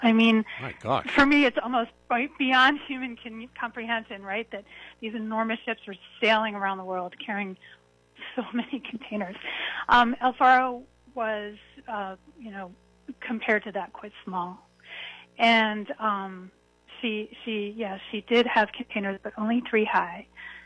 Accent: Philadelphia, Pennsylvania, United States; also born or lived in Baltimore, United States; Well, Dave, I'm from the East Coast. You know, I was born in Baltimore, another big port. Raised in Philadelphia, went to school in New York.

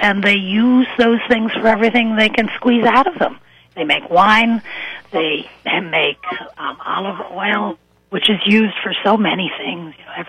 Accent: Cleveland, Ohio, United States; I'm actually Irish, Irish-American, and from Cleveland. I think it was probably that I was looking for the most opposite place to Cleveland.

